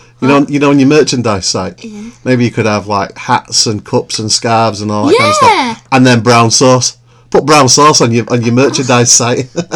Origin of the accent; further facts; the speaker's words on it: England, United Kingdom; I was from England, and that when I said chips, I meant like fries